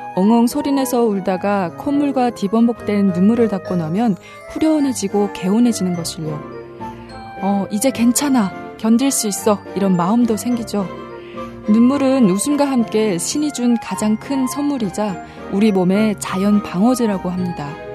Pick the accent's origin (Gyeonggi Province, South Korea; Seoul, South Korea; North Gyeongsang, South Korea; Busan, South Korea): Busan, South Korea; 저는 똑소리 나는 부산 여자